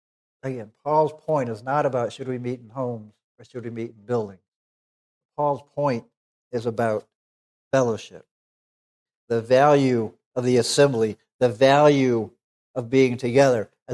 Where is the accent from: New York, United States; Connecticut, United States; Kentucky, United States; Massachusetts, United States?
Massachusetts, United States; I was a child growing up in Massachusetts. My dad was a preacher at a small church in Massachusetts.